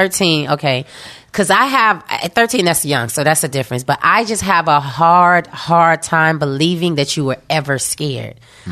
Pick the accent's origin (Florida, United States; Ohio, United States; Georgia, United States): Florida, United States; Miami; I grew up in Liberty City, Miami. It's one of them neighborhoods. And back then in the town when I grew up, it was all about hustlers.